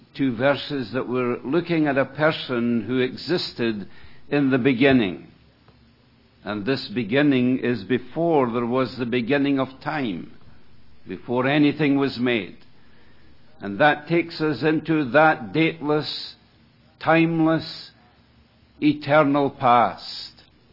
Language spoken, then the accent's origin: English; Scotland, United Kingdom; also born or lived in Canada; although that I'm a Canadian, you probably realize that I come from a totally different land, coming from over the big pond, as they say, and from the beautiful country of Scotland.